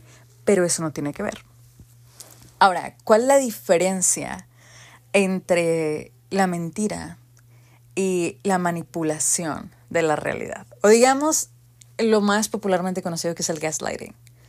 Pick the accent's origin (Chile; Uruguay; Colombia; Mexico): Mexico; Monterrey, Nuevo León; soy regia, soy norteña. Aquí le decimos clima al aire acondicionado. Bueno, no sé si en todo el norte, pero aquí en Monterrey sí